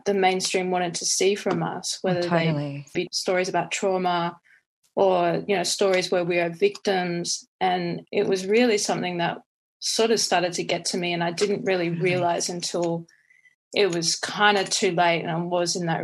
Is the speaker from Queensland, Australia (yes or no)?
yes; Brisbane, Queensland, Australia; I grew up in Southeast Queensland in the northern suburbs of Mianjin.